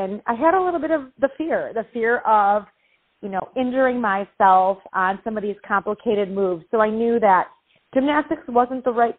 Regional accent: Franklin, Wisconsin, United States; also born or lived in Milwaukee; I am from Milwaukee, Wisconsin, and I grew up in a suburb of Milwaukee. It's called Franklin, Wisconsin.

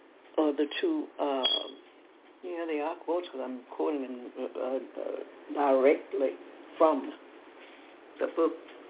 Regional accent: Decatur, Georgia, United States; and we're both from Decatur, Georgia.

